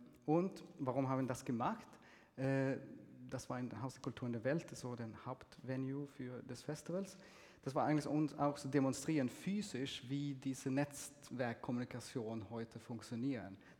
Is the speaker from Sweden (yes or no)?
yes; Sweden; German is a second language; weil ich komme ursprünglich aus Schweden, ich drücke mich viel eleganter aus auf Schwedisch oder Englisch